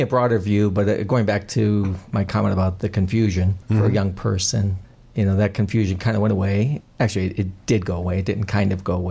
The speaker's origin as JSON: {"language": "English", "town": "Cleveland", "region": "Ohio", "country": "United States", "tie": "born or raised there", "said": "I grew up in the near west side of Cleveland, real close to the zoo."}